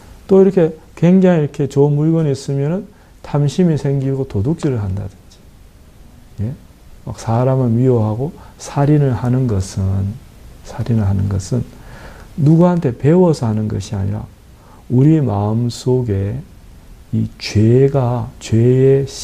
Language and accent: Korean; South Korea; 저도 한국 사람이고 제 아내도 한국 사람인데